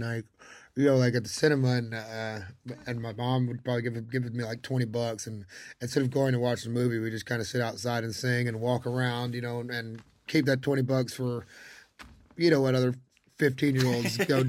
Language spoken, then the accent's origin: English; Georgia, United States; I really have to thank my dad, man, because growing up in Georgia, he really kind of put me on music